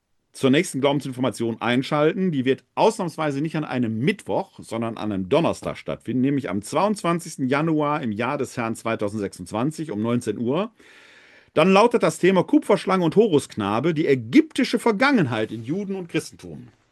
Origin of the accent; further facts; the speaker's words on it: Essen, North Rhine-Westphalia, Germany; now in Wuppertal, Germany; Ich komme aus Essen. Da war das vielleicht Brauch. Im Ruhrgebiet, in meiner Heimat